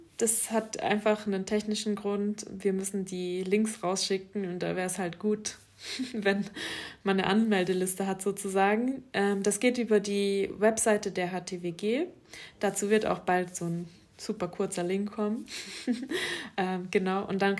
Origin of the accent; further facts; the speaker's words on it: Germany; dass ich in meinem Heimatland Deutschland offensichtlich nicht geschützt werde oder nicht schützenswert bin sozusagen.